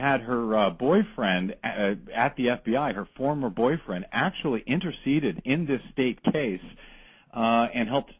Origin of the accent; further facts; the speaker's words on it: St. Louis, Missouri, United States; Originally from St. Louis, Missouri.